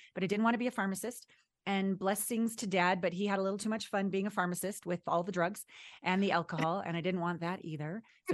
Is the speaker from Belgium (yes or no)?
no; Kamloops, British Columbia, Canada; also born or lived in Vancouver; And it's back to my Pacific Northwest roots, actually. I was born in Vancouver and I was raised in Kamloops, BC.